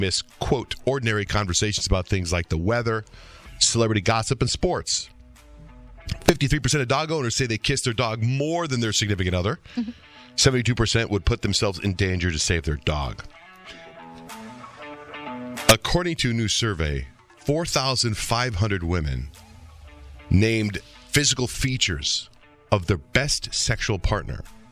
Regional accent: Arizona, United States; also born or lived in Cincinnati, United States; I grew up in Arizona and my first on-air radio job was in Cincinnati, which was fine until it started to snow.

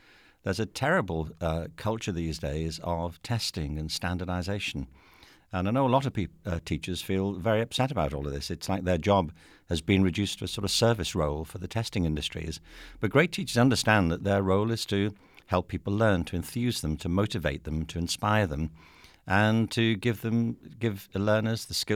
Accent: Liverpool, North West England, United Kingdom; now in United States; But I was raised in England, in Liverpool, which is where … are from, and I was born there in 1950. And I'm one of seven children

